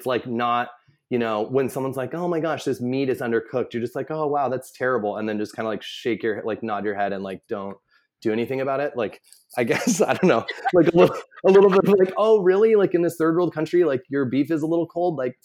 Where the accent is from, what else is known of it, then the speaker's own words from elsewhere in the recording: Redlands, California, United States; So I'm from Southern California. I'm from like an hour east of LA, this town called Redlands. I'm like trying to represent Redlands out here.